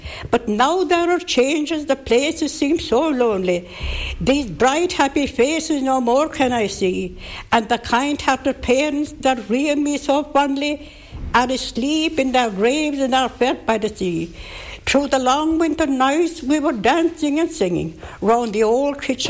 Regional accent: Ireland; Because, honestly, I was no real scholar, but I am Irish.

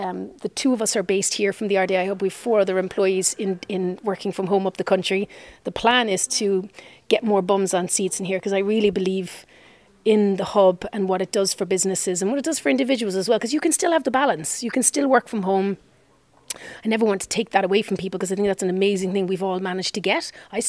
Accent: Cork, Munster, Ireland; also born or lived in Dublin; Now, my wife is from Kerry, I'm from Cork, but Dublin was where it was at for us for a very long time.

